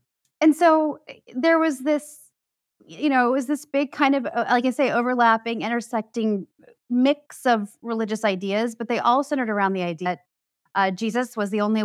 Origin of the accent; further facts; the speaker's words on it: Kansas City, Missouri, United States; So I grew up in the Midwest, Kansas City, Missouri, in the 80s and 90s.